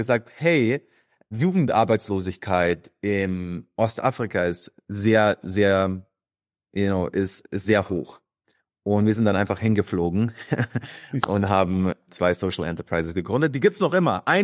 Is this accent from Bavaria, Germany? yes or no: yes; Bad Reichenhall, Bavaria, Germany; meine Eltern sind aus Kroatien, die sind in den 80ern nach Deutschland gekommen. Ich bin der Älteste von 5, bin in einer kleinen Stadt Bad Reichenhall aufgewachsen in Oberbayern.